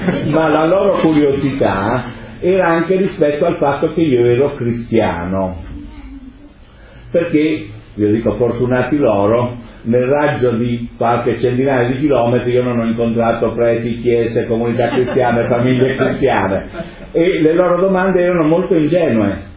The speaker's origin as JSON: {"language": "Italian", "region": "Southern Italy", "country": "Italy", "said": "Poi mi è venuto in mente il mio paese d'origine meridionale"}